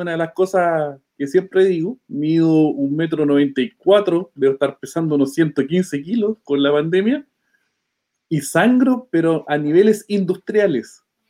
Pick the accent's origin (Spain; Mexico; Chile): Chile; Concepción, Biobío; Yo tomé la decisión con mi familia de venirnos a vivir al campo. Soy de Concepción, la región del Biobío. Hermosa región y hermosa ciudad. Y nos vinimos a 25 kilómetros del centro de Concepción, en un lugar muy apartado, con muy buena conectividad, pero lejos de la ciudad.